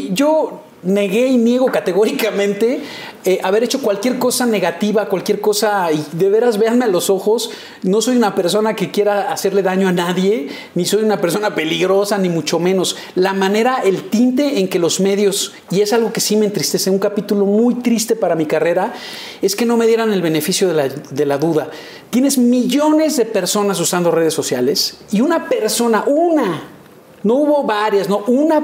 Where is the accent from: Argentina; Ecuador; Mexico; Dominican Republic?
Mexico; Yucatán; De la península, cerca de Mérida, Yucatán. Ajá. Y de donde soy yo.